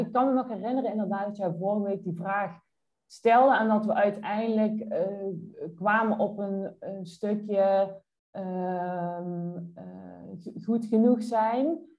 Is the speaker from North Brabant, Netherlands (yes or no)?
yes; North Brabant, Netherlands; accent: Brabant; zit nu te wachten op mijn Brabantse accent